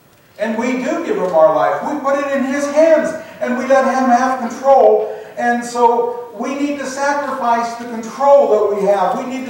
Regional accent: Oregon, United States; I grew up in Western Oregon, in the Willamette Valley, where fishing is great, and you're 45 minutes from the ocean

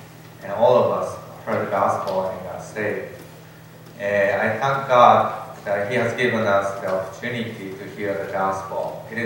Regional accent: Japan; my wife is Carrie. We are both born and raised in Japan.

